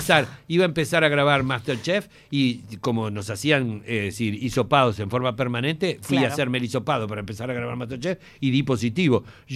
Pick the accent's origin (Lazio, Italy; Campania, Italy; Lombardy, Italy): Campania, Italy; Sorrento; Soy de Sorrento. Yo de la zona del sur, porque soy de este otro lado, de la costiera Amalfitana.